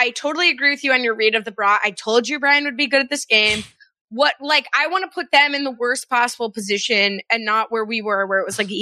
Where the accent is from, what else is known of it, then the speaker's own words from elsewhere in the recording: New Jersey, United States; I'm from Jersey.